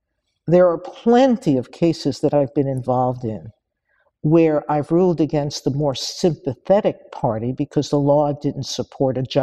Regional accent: New York City, New York, United States; born there; I was born a citizen. I was born in New York City, but putting that aside

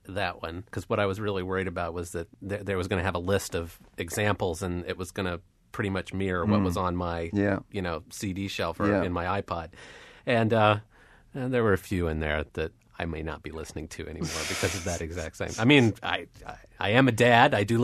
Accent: United States; I grew up in America, I am an American, this is my country, but I would never go around saying America is my homeland.

